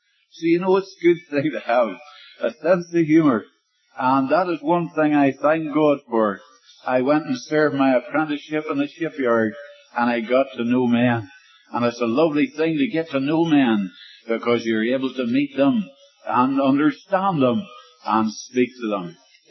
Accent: Ireland; born there; I said, well, I was born in Ireland myself.

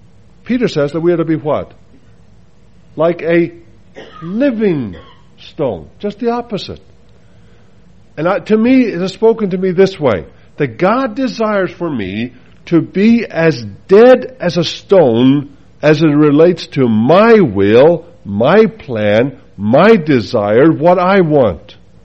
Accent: Faroe Islands; English is a second language; In my mother tongue, back in the Faroe Islands where I grew up, we speak Far

